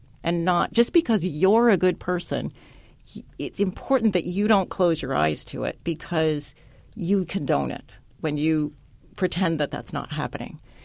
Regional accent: San Diego, California, United States; I grew up in San Diego, California. So every kid had a beach party for their birthday.

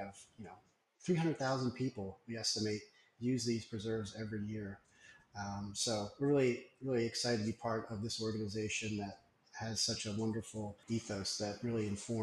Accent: Lancaster, Pennsylvania, United States; Actually, Lancaster County, Pennsylvania is where I grew up. And it was really wonderful because I grew up in the southern part of the county as well as the city.

